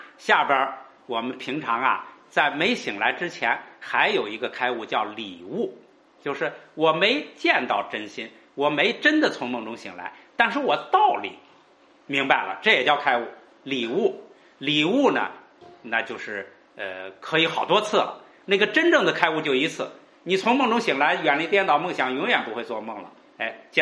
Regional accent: China; 我那个时候就想到我们中国人的那个国际关系战略啊

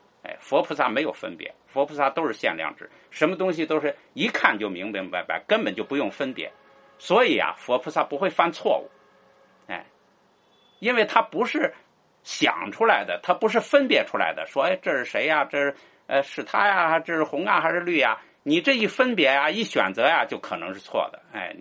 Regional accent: China; 就是我们中国人译的这个经呢

